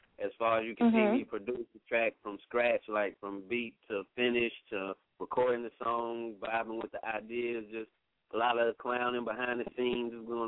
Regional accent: Indianapolis, Indiana, United States; also born or lived in Atlanta, Georgia; I'm from the Midwest, Indianapolis, Indiana, right in the heart of the nation. But, like I said, I've been a little bit all over, kind of grew up a lot, spent a lot of my years down south in Atlanta, Georgia

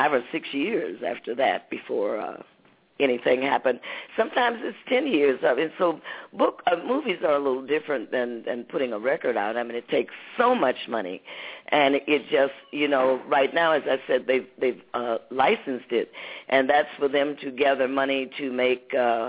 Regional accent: Detroit, Michigan, United States; But anyway, he knew I was from Detroit, and he fell in love with the city of Detroit

